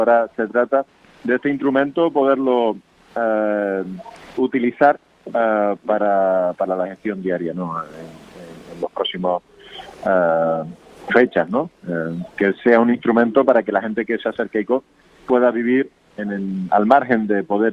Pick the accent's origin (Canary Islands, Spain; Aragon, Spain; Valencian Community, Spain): Canary Islands, Spain; todos somos canarios